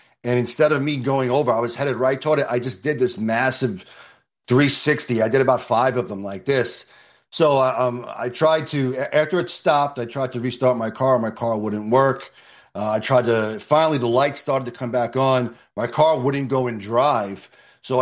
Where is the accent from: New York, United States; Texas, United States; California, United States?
New York, United States; New York City; And, you know, I'm a tough guy. I grew up in the New York City area.